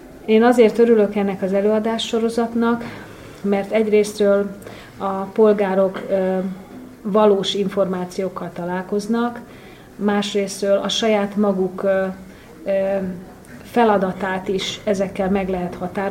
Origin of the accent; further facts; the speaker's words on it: Transdanubia, Hungary; Én magam dunántúli vagyok, és sajnos gyermekkoromban nem voltam eleget az Alföldön